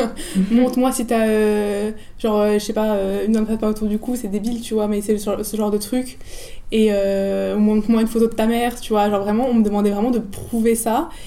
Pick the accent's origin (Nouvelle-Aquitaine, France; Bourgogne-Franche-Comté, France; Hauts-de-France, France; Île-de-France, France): Île-de-France, France; Cergy-Pontoise; je viens de Sergi-Pontoise. Et c'est une ville qui est vachement métissée. Je suis hyper contente d'avoir grandi là-bas.